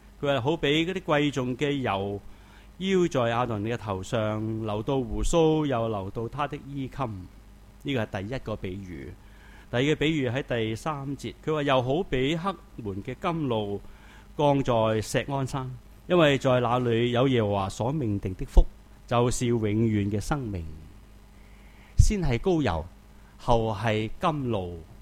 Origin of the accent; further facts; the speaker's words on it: Hong Kong; 他们真的仍看见我们香港人在排上去